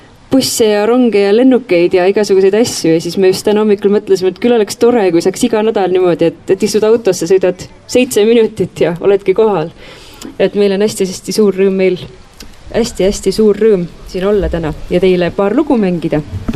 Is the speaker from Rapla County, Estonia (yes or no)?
no; Saare County, Estonia; mina olen tegelikult küll Saaremalt, aga Hartvin on pärit Belgiast ja me sügisest saati elame Kuressaares.